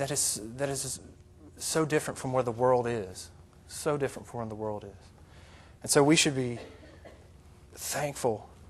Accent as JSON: {"language": "English", "region": "Florida", "country": "United States", "tie": "born or raised there", "said": "When I was growing up in Florida, Florida is very wet climate, and there's a lot of bugs."}